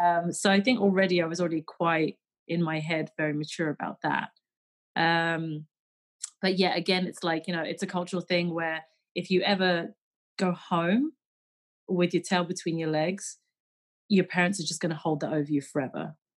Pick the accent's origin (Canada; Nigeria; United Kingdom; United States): United Kingdom; England; born there; I'm a British born Chinese, and I feel like my mum always had this like difficulty of wavering between the two, you know. It's like, especially because, you know, I'm born in 1984, so, and I'm the first generation to be born in England